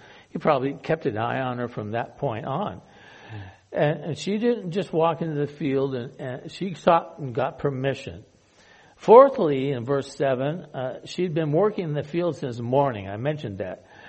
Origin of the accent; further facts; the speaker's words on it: Oregon, United States; as a kid, I grew up in Oregon. And so that's a big deal there in Oregon.